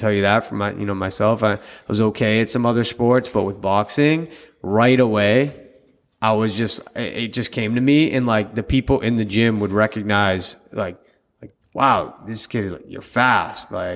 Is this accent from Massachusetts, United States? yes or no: yes; Boston, Massachusetts, United States; I'm from Boston.